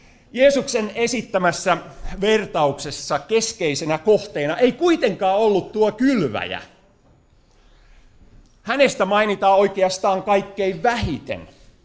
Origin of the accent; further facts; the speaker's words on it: Tampere, Pirkanmaa, Finland; Minun isäni oli maanviljelijä Lohjalla, mutta itse kasvoin kaupunkilaispoikana, lähinnä Tampereella.